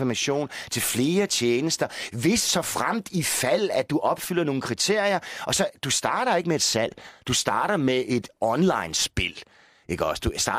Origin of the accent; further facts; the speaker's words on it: Zealand, Denmark; Fordi jeg er fra Falster, ikke?